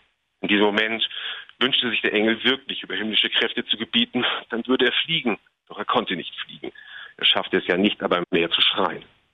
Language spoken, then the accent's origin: German; Northern Germany, Germany; für mich als Norddeutscher